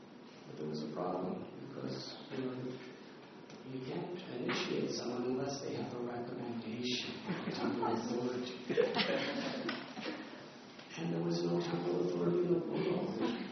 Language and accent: English; United States; when you're a teenager growing up in America, you want to become 21 so you can go in a bar. But then I went to India as 19, and I became a devotee